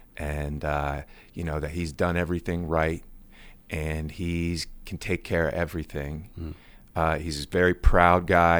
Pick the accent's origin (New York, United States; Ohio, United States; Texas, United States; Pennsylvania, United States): Ohio, United States; Because I'm from Ohio, and the character is from southeastern Ohio.